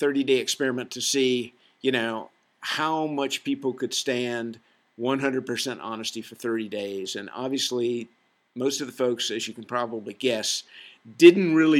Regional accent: the South, United States; and I'm from the South, so I can talk about it, okay?

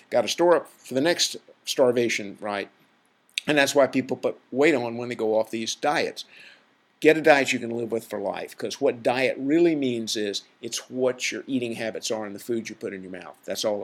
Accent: the South, United States; I mean, I'm from the South, so, you know, we all talk about, oh, we're going to have some comfort food, y'all.

